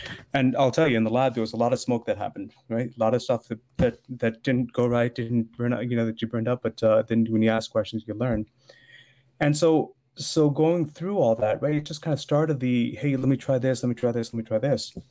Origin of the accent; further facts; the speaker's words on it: Southington, Connecticut, United States; I grew up in Southington and I always felt like I was sitting on the sidelines watching the parade go by, right?